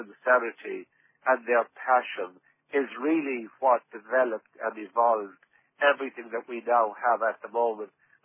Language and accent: English; Ireland; there was no constraints about being Irish and about our culture. There was a passion behind it, which perhaps you wouldn't even experience at home.